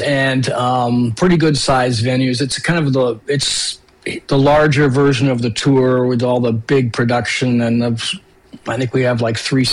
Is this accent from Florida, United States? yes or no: yes; Florida, United States; also born or lived in Canada; You know, I was born in Canada, yeah. So the short story is my family moved to Florida when I was like nine, so I kind of grew up there.